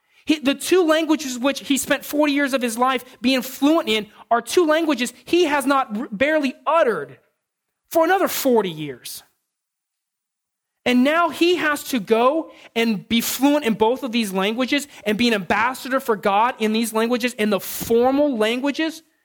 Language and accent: English; San Diego, California, United States; I grew up in San Diego. Spanish is like a second language there. I mean, it really is. We're right on the border.